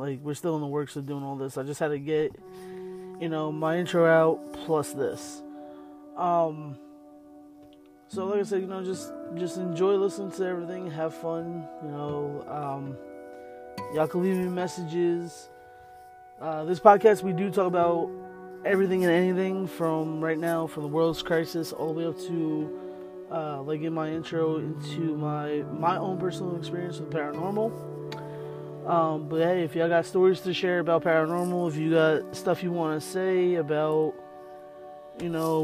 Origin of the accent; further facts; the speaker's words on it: Staten Island, New York, United States; You know, my city, where I'm from Staten Island, New York. You know, but I spent my whole life in the city of New York City.